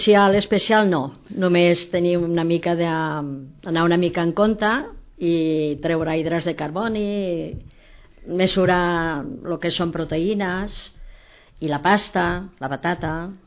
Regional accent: Castilla-La Mancha, Spain; born there; moved away; jo vaig néixer a Castella-La Manxa, un poble molt petit, com ara Vimbodí, però feines tindria 1.000 habitants

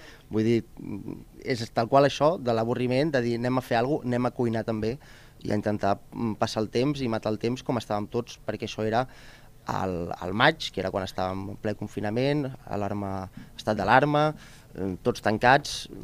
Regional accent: Barcelona, Catalonia, Spain; jo vinc de Barcelona, i simplement això.

